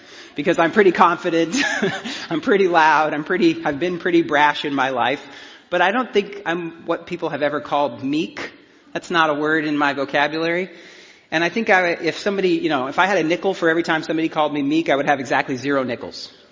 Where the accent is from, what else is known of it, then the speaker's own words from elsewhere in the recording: Denver, Colorado, United States; I'm from Denver, where the sun shines in January.